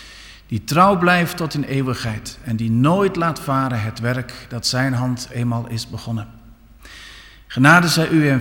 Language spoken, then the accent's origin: Dutch; Dinxperlo, Gelderland, Netherlands; born there; Mijn geboortegrond is de Achterhoek, Dinxperlo, de Heurne.